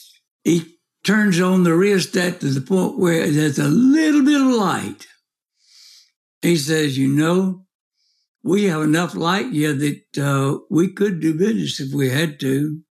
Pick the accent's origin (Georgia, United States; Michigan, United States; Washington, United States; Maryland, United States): Georgia, United States; born there; Bill Geer was born in the same county I was born in Georgia.